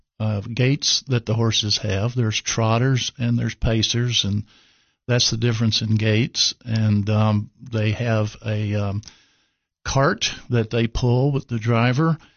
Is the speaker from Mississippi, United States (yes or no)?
no; Kentucky, United States; I grew up in Kentucky. I was the son of a Baptist preacher, which means we moved a lot.